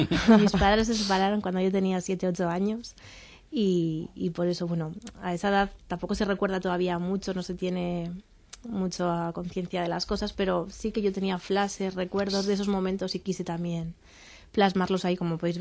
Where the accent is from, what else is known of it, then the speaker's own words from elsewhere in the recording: Pamplona, Navarre, Spain; yo soy de Pamplona. Mis abuelos, por parte de padres, son guipuzcoanos